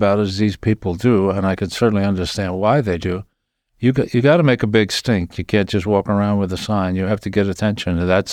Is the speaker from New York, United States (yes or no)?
yes; New York, United States; But I grew up in New York, and when we protested, it was protesting.